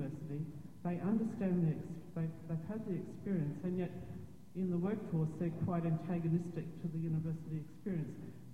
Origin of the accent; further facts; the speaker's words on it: Brisbane, Queensland, Australia; I'm from Brisbane, Australia.